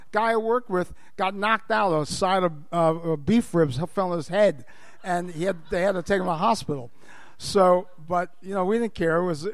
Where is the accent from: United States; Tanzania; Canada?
United States; New York City, New York; I was a kid growing up in New York City, in Queens.